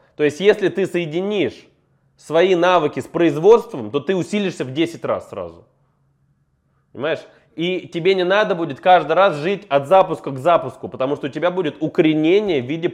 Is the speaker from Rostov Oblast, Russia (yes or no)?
no; Cheboksary, Chuvashia, Russia; Чуваши, потому что я там родился, и, соответственно, я, когда здесь с тобой разговариваю, я говорю как человек, который вырос в Чебоксарах